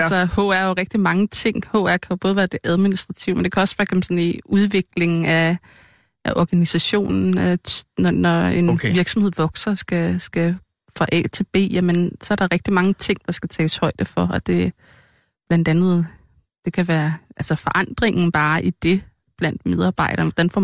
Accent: Kirke Sønderup, Zealand, Denmark; born or raised there

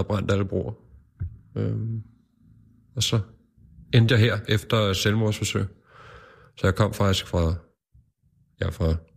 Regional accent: Køge, Zealand, Denmark; så er jeg fra Køge. Vokset op sammen med min mor.

